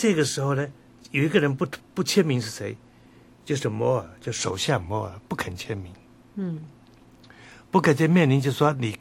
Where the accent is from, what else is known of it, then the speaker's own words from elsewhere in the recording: China; 那跟我们中国人的一句成语一样的